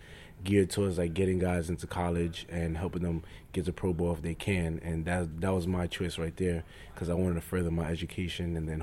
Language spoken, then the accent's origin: English; New York City, New York, United States; Well, I'm from Brooklyn, New York City.